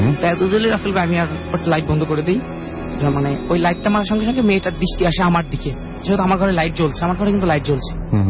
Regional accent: Dhaka, Dhaka Division, Bangladesh; আমি ধানমন্ডি 15 থেকে আসছি।

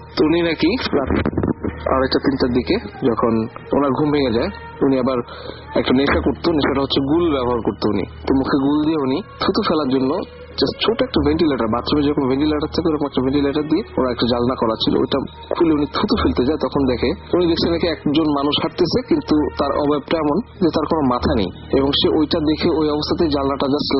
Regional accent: Khulna, Khulna Division, Bangladesh; আমাদের বাড়ি অ্যাকচুয়ালি খুলনাতে। আমাদের বাড়ি ছিল টিভি বন্ডের রোডে, সে বাড়িতে এখনো আছে।

